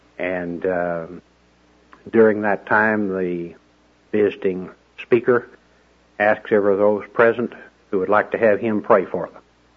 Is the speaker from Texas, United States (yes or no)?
yes; Gainesville, Texas, United States; born there; I was born in Gainesville, which is not that far from Wichita Falls, and went to Sunday school and church on Sunday